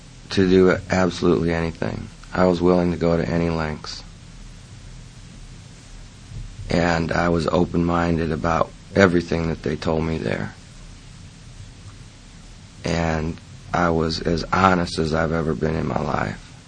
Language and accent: English; Omaha, Nebraska, United States; here I am a junkie from Omaha